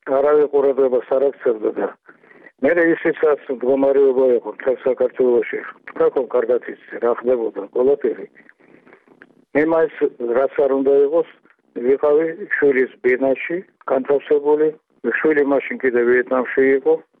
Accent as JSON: {"language": "Georgian", "region": "Tbilisi", "country": "Georgia", "tie": "born there", "said": "მაგრამ მე ხომ თბილისში დავიბადე, კაცო."}